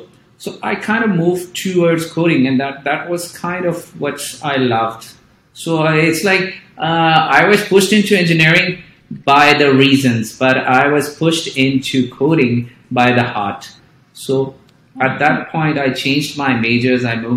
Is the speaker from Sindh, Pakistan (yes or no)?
no; Lahore, Punjab, Pakistan; English is a second language; So I basically grew up here in my hometown, Lahore.